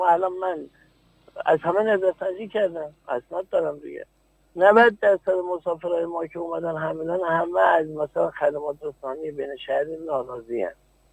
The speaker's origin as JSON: {"language": "Persian", "region": "Khuzestan", "country": "Iran", "tie": "born or raised there", "also_born_or_lived": "Hamadan", "said": "من بزرگ شده خوزستانم"}